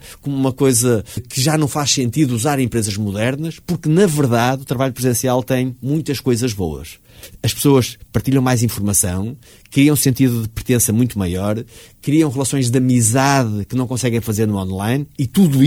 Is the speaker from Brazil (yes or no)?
no; Barcelinhos, Braga, Portugal; Sou natural de Barcelinhos. De Barcelinhos.